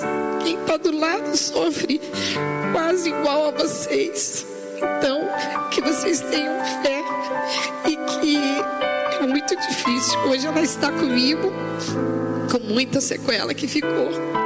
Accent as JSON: {"language": "Portuguese", "town": "Caçapava", "region": "São Paulo", "country": "Brazil", "said": "Eu sou de Caçapava."}